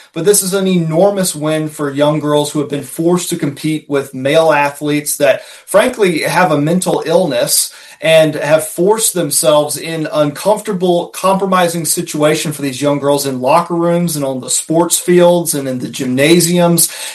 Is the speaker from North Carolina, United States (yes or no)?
yes; North Carolina, United States; I'm from North Carolina, if something happens in Charlotte, we're hearing about it in Wilmington